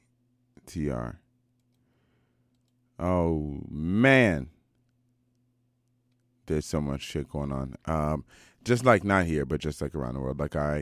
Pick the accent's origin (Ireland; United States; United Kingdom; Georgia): United States; it's so largely shaped by me being American.